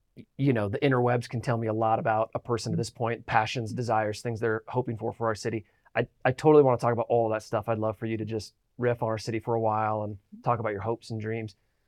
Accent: Iowa, United States; also born or lived in Kansas City; I grew up in Iowa, moved from Kansas City, but I grew up in Iowa. And, you know, it's just corn, soybeans, hogs.

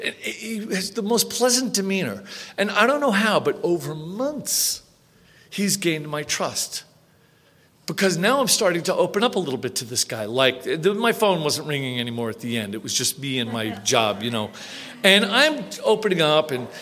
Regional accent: Long Island, New York, United States; born there; I was born in Long Island, New York. I'm one of 11 children, Irish Catholic family.

